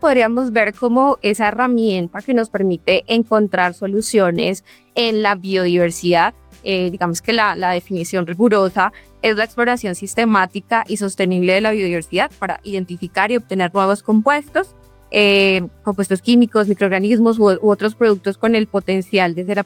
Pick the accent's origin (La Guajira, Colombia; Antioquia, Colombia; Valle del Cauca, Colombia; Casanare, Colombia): Casanare, Colombia; Yopal; also born or lived in Villavicencio; oriunda de los Llanos Orientales, nacida en Villavicencio Meta, criada en Yopal, Casanare, y crecí rodeada de cultivos de arroz.